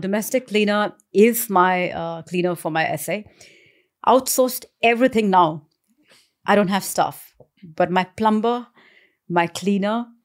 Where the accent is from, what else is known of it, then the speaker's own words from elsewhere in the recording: India; born there; Because I'm an Indian by, you know, my birth, we gravitate towards buying property, buying gold